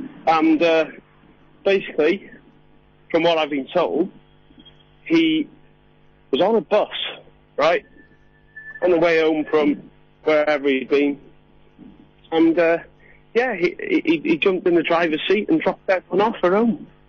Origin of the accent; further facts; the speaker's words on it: Wrexham, Wales, United Kingdom; So, we're from Wrexham.